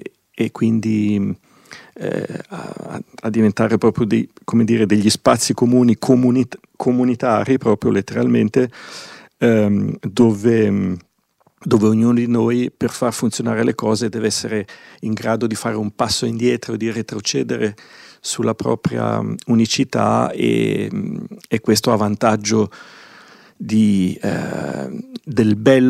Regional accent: Milan, Lombardy, Italy; io sono milanese

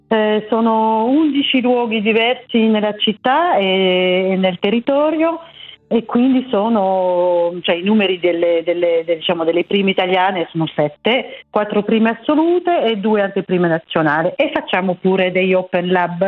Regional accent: France; Italian is a second language; io sono francese

